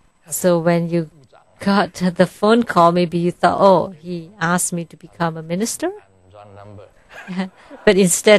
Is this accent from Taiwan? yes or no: yes; Taiwan; Like the president of my home country, Taiwan, President Ma, he's also full of a lot of troubles.